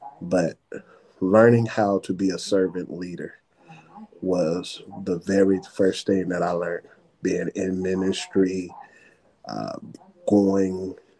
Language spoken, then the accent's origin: English; Chicago, Illinois, United States; now in Newport News, United States; Chicago, Illinois is my hometown, Chi-Town. And I reside now in Newport News, Virginia.